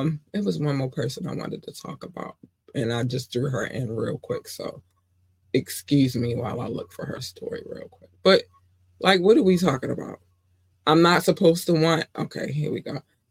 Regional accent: Baltimore, Maryland, United States; I know that that story personally because guess what? I'm from Baltimore.

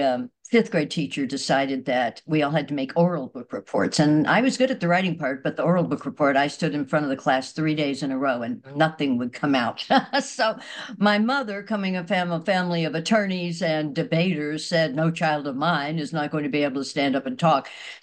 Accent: Texas, United States; which, growing up in Texas, I can tell you, nowhere is really nowhere.

